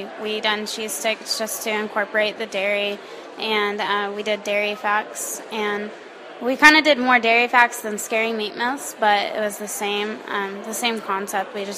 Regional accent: Tahlequah, Oklahoma, United States; I'm from Tahlequah, Oklahoma.

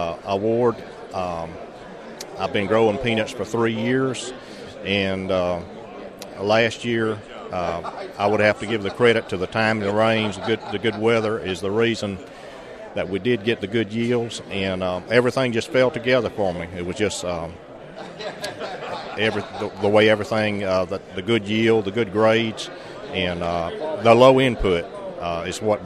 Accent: Alabama, United States; from West Central Alabama.

